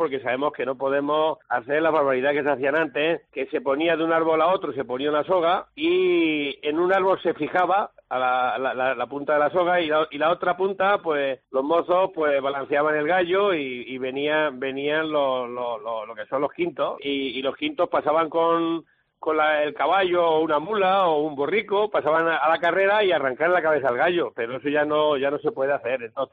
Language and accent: Spanish; Valdeverdeja, Castilla-La Mancha, Spain; Bueno, es un carnaval muy especial, muy especial, no es porque sea de mi pueblo, no se trata de ponerse de máscaras y disfrazarse, El carnaval nuestro es de unos trajes regionales nuestros